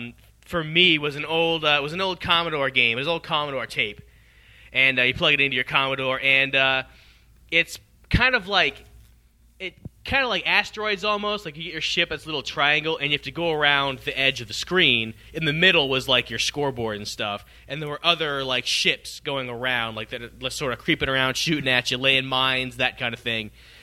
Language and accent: English; Las Vegas, Nevada, United States; I actually did, but I'm from Las Vegas where there's a lot of stunting going on.